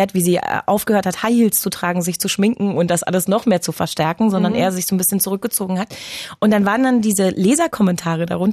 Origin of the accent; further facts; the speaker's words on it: Berlin, Germany; Ich komme ja gebürtig aus Berlin. Leider sind wir irgendwann von Pankow nach Hohenschönhausen gezogen, was wirklich eine ganz, ganz schreckliche Sache für mich war. Kleines Ghetto-Kind.